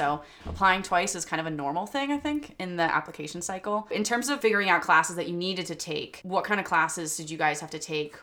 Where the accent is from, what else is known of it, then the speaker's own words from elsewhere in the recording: Connecticut, United States; I'm from Connecticut, and I got a degree in cytogenetics.